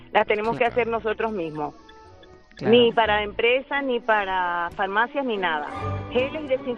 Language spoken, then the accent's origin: Spanish; Venezuela; now in Spain; No, yo soy venezolana.